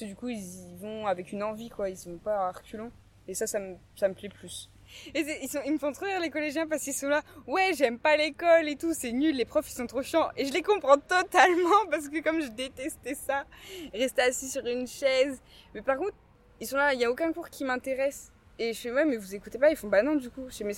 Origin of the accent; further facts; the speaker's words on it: Béthune, Hauts-de-France, France; also born or lived in Rebreuve; Avant, j'étais de Rebreuve et à 7 ans, j'ai déménagé à Béthune et je suis restée.